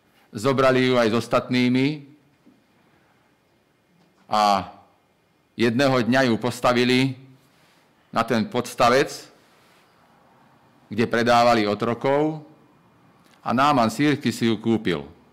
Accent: Žilina Region, Slovakia; moved away as an adult; now in Lučenec, Slovakia; Keď som sa sťahoval z Oravy do Lučenca, keď som sa oženil, tak tiež som nevedel, čo ma čaká.

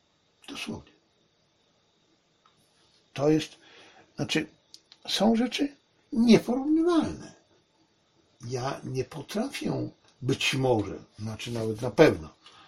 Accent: China; Ja jestem Chińczykiem i ja rozumiem, dlaczego chińskie rodziny myślą tak, a nie inaczej.

